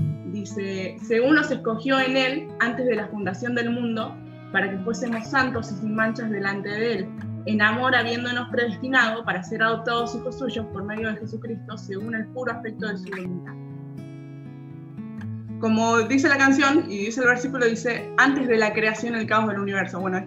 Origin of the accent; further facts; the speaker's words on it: Argentina; soy de Argentina, actualmente, como casi toda la gente que está viendo este video, estoy en mi casa